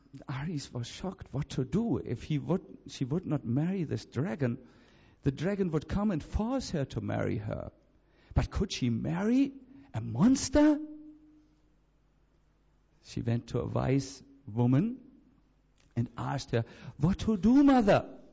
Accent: Sweden; English is a second language; I will now tell you, because I'm from Sweden, a story from Sweden, which is so true.

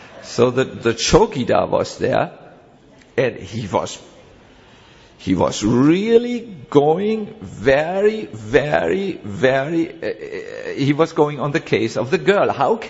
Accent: Germany; I'm a person from Germany, huh?

